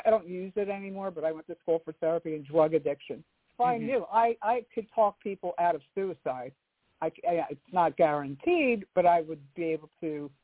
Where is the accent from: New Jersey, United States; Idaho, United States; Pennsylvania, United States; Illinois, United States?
Pennsylvania, United States; Philadelphia; I'm from Philadelphia.